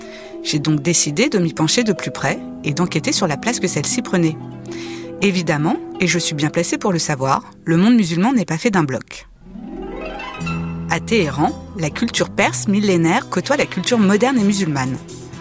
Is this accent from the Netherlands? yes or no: no; France; born there; je suis née en France, mon père est né en Algérie et ma mère en Syrie.